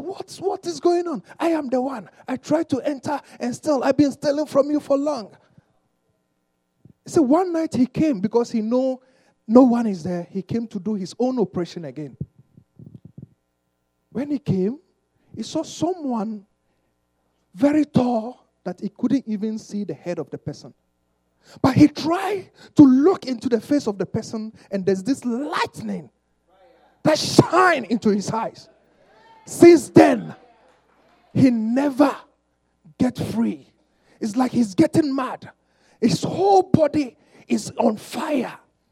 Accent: Ghana; English is a second language; moved away as an adult; now in Canada; as Pastor have said already. I'm from Ghana. Next month will be my 1 year exactly as I've been in Canada. Amen. I was born into a Christian family, a Bible-believing family

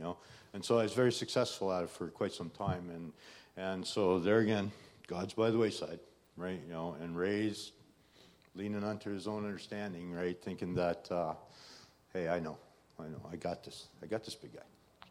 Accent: British Columbia, Canada; now in Red Deer, Canada; Now, I come from Vancouver Island, and I live out in the middle of Hickville, you know.

